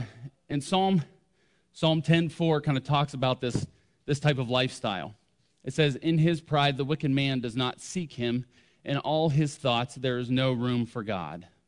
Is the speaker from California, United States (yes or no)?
no; Pennsylvania, United States; I grew up in Pennsylvania. I am a Yankee, but I've lived here almost as long as I lived up there.